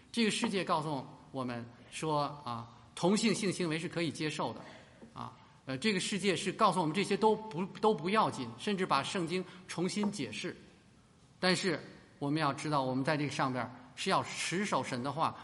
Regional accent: Beijing, China; 就说我的老家北京城吧

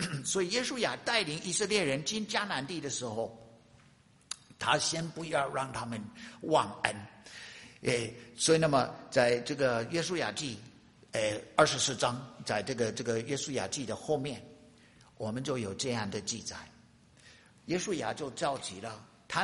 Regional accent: United States; 我是美国的农业区长大的

